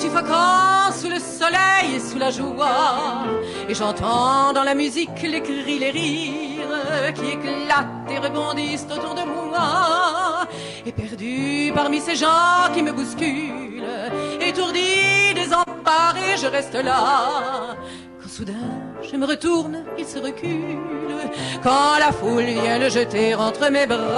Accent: France; Spanish is a second language; now in Argentina; y yo soy francesa.

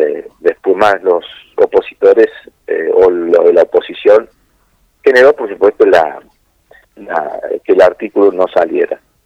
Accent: San Luis, Argentina; más quienes somos de San Luis

